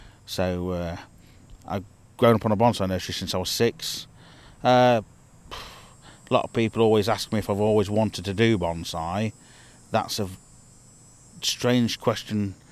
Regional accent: Nottingham, East Midlands, United Kingdom; from Nottingham, England.

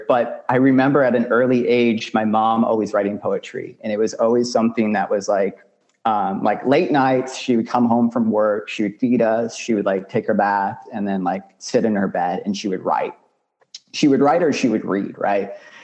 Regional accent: Missouri, United States; also born or lived in San Antonio, Texas; Growing up as someone who identifies as Mexican American, someone who was born in San Antonio, but, you know, moved to Missouri at a young age and was sort of uprooted from that original environment

